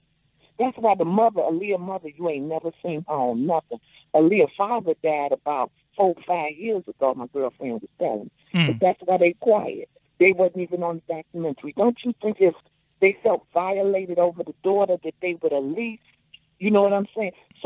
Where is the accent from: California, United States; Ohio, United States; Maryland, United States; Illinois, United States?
Illinois, United States; Chicago; I know everything. I'm a Chicagoan.